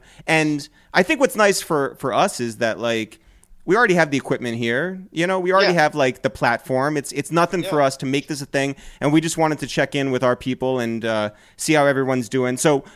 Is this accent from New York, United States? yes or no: yes; New York, United States; So you're originally from the Bronx. We're from Westchester.